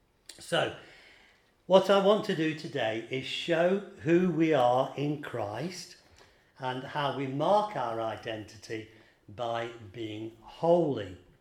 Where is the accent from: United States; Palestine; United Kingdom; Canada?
United Kingdom; England; my wife is Welsh, I'm English, we're both Caucasian